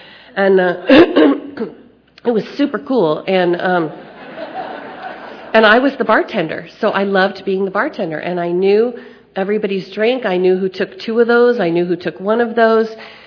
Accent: Los Angeles, California, United States; also born or lived in Beverly Hills; And I grew up in Los Angeles. I didn't want for anything materially.

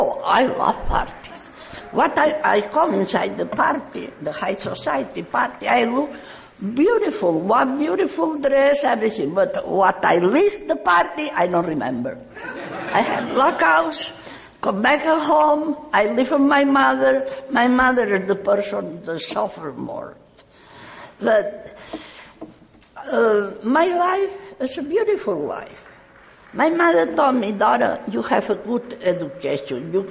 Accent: Palma de Mallorca, Balearic Islands, Spain; English is a second language; I'm from Palma de Mallorca, Spain.

